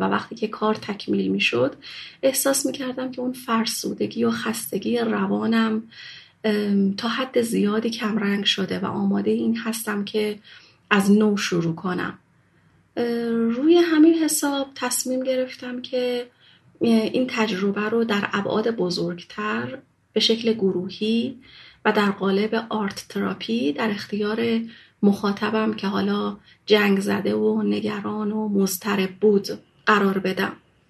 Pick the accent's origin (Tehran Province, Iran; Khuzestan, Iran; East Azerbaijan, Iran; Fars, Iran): Fars, Iran; Shiraz; moved away as an adult; now in Mashhad, Iran; از شهر خودم شیراز، جایی که توش به دنیا اومده بودم و بزرگ شده بودم، مهاجرت کنم به مشهد. وقتی اومدم مشهد 30 ساله بودم